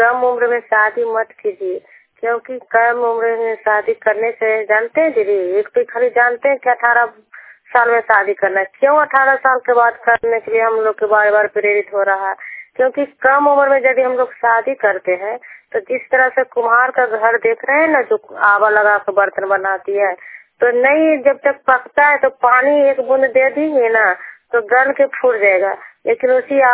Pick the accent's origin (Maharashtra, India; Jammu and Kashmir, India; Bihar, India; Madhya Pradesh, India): Bihar, India; Nausa; मैं नौसा गांव की हरनाथ प्रखंड जिला नालंदा की निवासी हूँ।